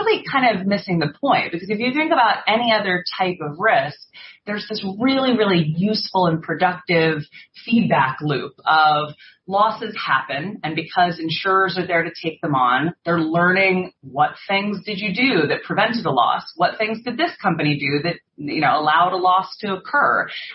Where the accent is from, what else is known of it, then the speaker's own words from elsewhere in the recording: United States; now in London, United Kingdom; You know, I'm an American. Mm-hmm. I've been here for almost 10 years